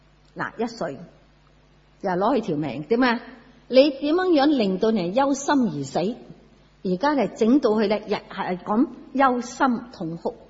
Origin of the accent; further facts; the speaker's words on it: China; 所以你睇下我哋中国人讲得啱啊